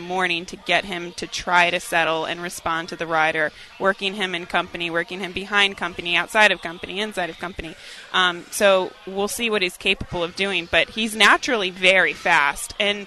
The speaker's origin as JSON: {"language": "English", "region": "Maryland", "country": "United States", "said": "And you know, I'm from Maryland. Okay? They need to be good crab cakes."}